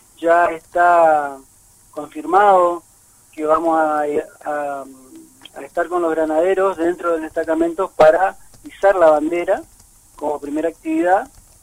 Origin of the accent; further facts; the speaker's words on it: Resistencia, Chaco, Argentina; Yo soy de Resistencia, Chaco.